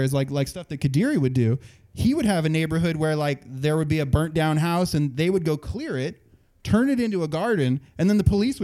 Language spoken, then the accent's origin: English; Guerneville, California, United States; Guerneville, California.